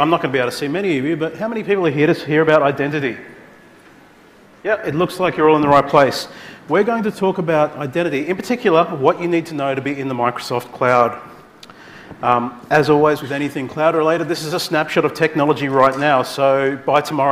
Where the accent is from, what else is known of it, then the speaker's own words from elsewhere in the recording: Brisbane, Queensland, Australia; I'm actually here from Brisbane, Australia.